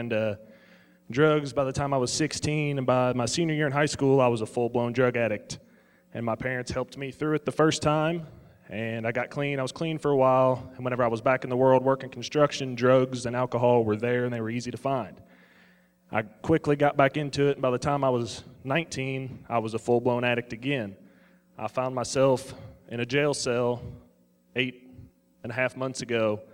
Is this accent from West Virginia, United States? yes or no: no; Lanesville, Indiana, United States; I'm from Lanesville, Indiana, about an hour and a half southeast of here.